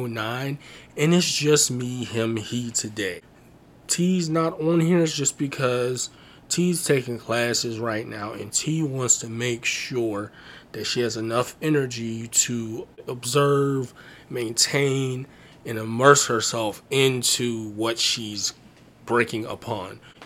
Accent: Tampa, Florida, United States; born there; also born or lived in Pittsburgh; I guess you could say I'm really from Tampa, Florida, because I was born there.

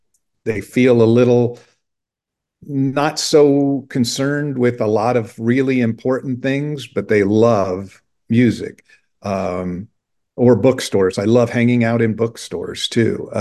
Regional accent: Indiana, United States; I grew up in Indiana, and I have four brothers, so we had a basketball team, the five of us.

